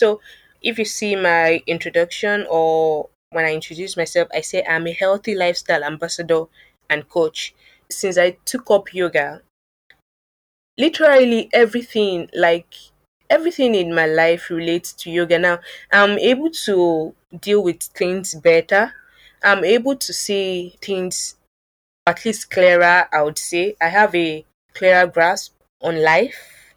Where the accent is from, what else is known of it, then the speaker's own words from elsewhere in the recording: Kwara, Nigeria; now in Lagos, Nigeria; I am from the Yoruba-speaking tribe of Nigeria, and I'm a Yoruba girl from Kwara. My parents, they are from Kwara State.